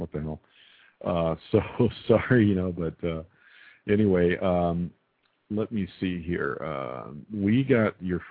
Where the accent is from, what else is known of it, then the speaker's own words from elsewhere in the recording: Texas, United States; born there; I just wish, you know, I was born in Texas.